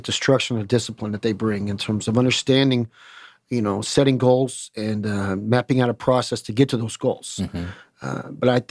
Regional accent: El Paso, Texas, United States; I grew up in El Paso, so I was around Fort Bliss. And, you know, grew up in appreciation of the military.

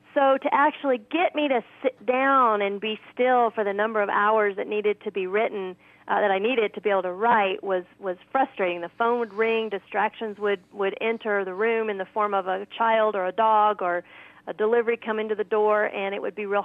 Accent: the South, United States; I grew up in the South, and one of our Sunday school things was to memorize large portions of Scripture.

